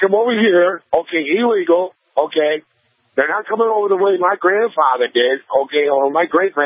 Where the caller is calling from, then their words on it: South Carolina, United States; Me, I'm calling between Myrtle Beach and Florence.